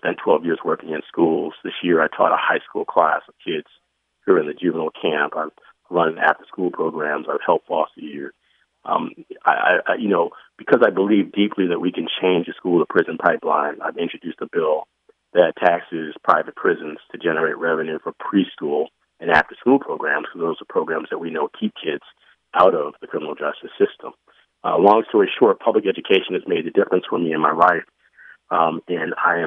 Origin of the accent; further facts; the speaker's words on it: California, United States; born there; I was born in the Bay Area. My mom was an immigrant who came here from Panama, was a teacher in San Jose. My dad was a soldier who came here from Detroit and served in Vietnam.